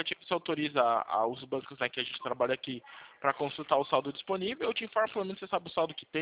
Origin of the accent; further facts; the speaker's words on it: São Carlos, São Paulo, Brazil; Eu sou daqui de São Carlos.